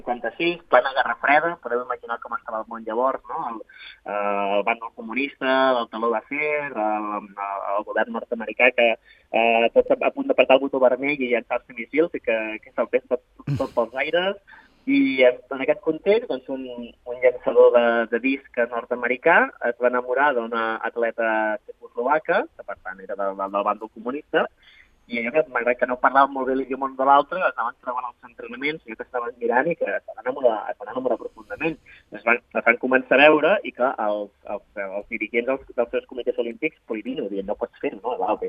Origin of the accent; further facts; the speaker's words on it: Sabadell, Catalonia, Spain; Jo soc de Sabadell, aquí tocant a Barcelona